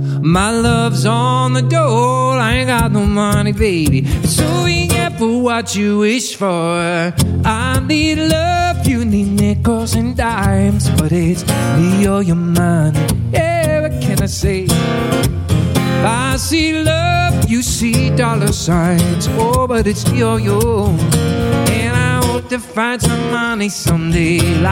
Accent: Halifax, Nova Scotia, Canada; also born or lived in Prince Edward Island / Yukon / Toronto; now in Dartmouth, Canada; Well, I'm from Halifax, actually.

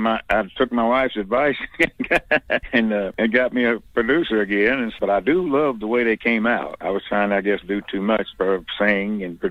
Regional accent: Sledge, Mississippi, United States; My hometown of Sledge, Mississippi, erected me not a statue

